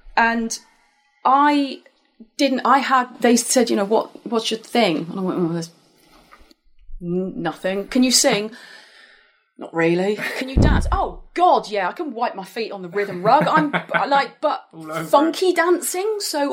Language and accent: English; South West England, United Kingdom; Middle of Somerset, so middle of nowhere. Grew up playing on farms.